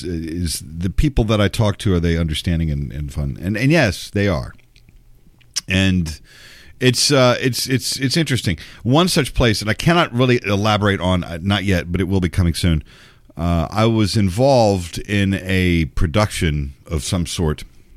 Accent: San Antonio, Texas, United States; now in Memphis, United States; I live here in Memphis, right? And somebody will say, well, hey, where are you from? I said, well, I grew up in Texas. Oh, Texas. Oh, wow. Whereabouts? I said, San Antonio.

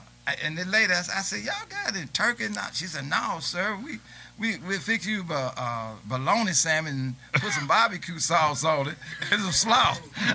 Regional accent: Memphis, Tennessee, United States; also born or lived in Helena, Arkansas; But I was born here in Memphis, man. I raised here in Memphis. But now I stayed in Arkansas when I was a young boy.

